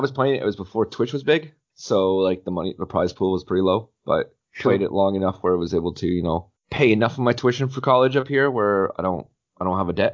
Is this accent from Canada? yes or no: yes; Canada; I'm Canadian. I live in Ontario.